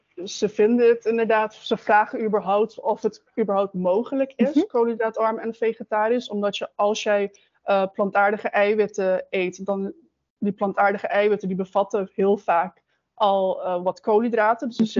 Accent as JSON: {"language": "Dutch", "country": "Curaçao", "also_born_or_lived": "Netherlands", "said": "woon ik momenteel op Curaçao. Ik heb 8 jaar in Nederland gewoond, daar heb ik gestudeerd en gewerkt. Maar oorspronkelijk ben ik van Curaçao, dus mijn hart bleef wel eigenlijk op Curaçao, dus ben ik ook teruggekeerd."}